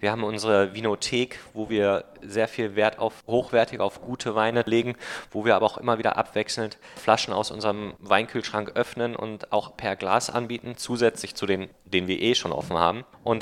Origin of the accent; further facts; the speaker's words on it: North Rhine-Westphalia, Germany; moved away as an adult; jung würde ich mich ja nicht mehr bezeichnen, Mitte 30. Wir kommen beide aus NRW.